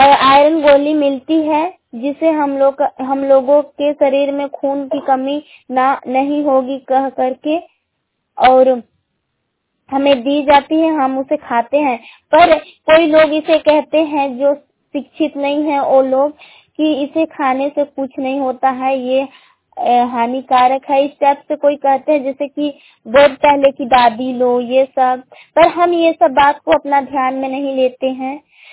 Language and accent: Hindi; Lunga, Jharkhand, India; पंचायत कलीगा की रहने वाली हूँ, गांव लूंगा।